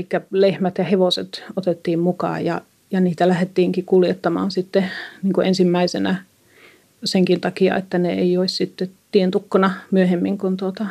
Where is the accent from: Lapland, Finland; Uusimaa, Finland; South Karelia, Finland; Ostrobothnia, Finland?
Lapland, Finland; No mä oon itse kotoisin Kemijokivarresta, Vantaaskoskelta.